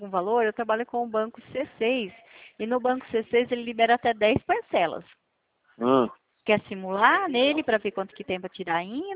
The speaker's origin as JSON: {"language": "Portuguese", "region": "São Paulo", "country": "Brazil", "said": "Não, eu sou do estado de São Paulo."}